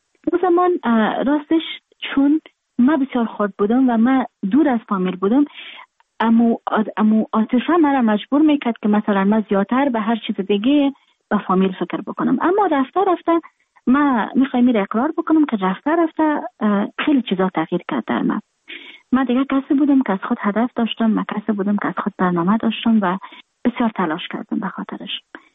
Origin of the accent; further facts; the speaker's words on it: Afghanistan; moved away; من در خارج هستم، خارج از افغانستان هستم